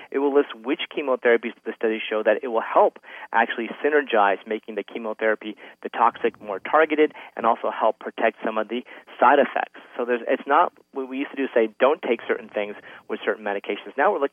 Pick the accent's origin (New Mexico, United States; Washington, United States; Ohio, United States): New Mexico, United States; I'm from New Mexico, so and I think it kind of represents most of the United States.